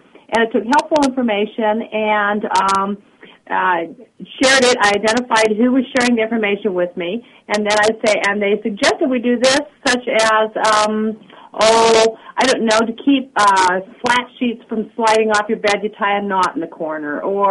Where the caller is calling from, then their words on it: Eugene, Oregon, United States; I'm in Eugene, Oregon.